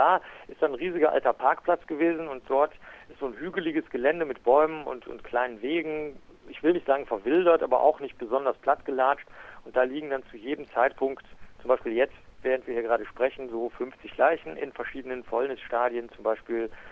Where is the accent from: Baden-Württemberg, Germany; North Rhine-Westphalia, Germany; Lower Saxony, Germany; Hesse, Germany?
North Rhine-Westphalia, Germany; Cologne; als Kölner etwas Großstädter